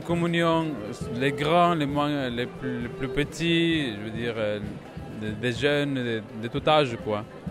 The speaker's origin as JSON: {"language": "French", "country": "Ecuador", "second_language": "French", "lives_now": "France", "said": "je viens de l'Équateur."}